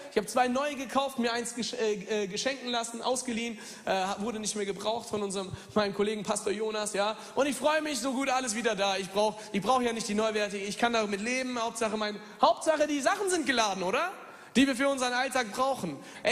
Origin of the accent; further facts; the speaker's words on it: Germany; Ich bin Deutscher mit Migrationshintergrund, okay?